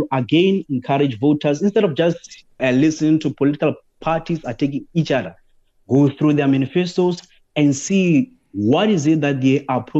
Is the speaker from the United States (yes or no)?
no; Limpopo, South Africa; I come from Limpopo in a village where there's no access to water.